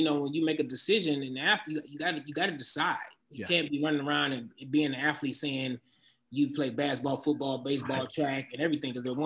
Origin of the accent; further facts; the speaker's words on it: Detroit, Michigan, United States; So as I got older, you know, growing up in Detroit, it really wasn't an avenue for, you know, the arts like that, you know, coming up in that time.